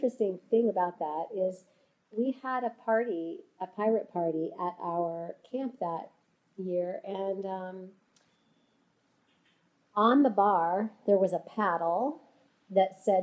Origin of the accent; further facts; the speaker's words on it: Jackson, Wyoming, United States; born there; I was born in Jackson, Wyoming, and I love it that I started this journey on Earth in some of the most remarkable mountains on the planet.